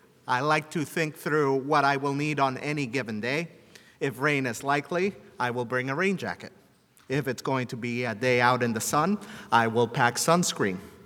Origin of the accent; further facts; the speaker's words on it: Pacific Northwest, United States; also born or lived in South; I grew up in the Northwest. I have spent plenty of time in the sweltering heat of the South.